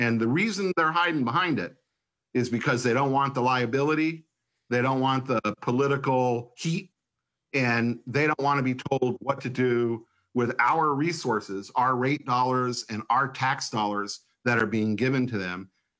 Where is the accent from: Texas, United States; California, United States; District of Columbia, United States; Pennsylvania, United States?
District of Columbia, United States; Washington; 10 years before Flint, here in my hometown in D.C., we had 20 to 30 times the amount of lead coming through our taps.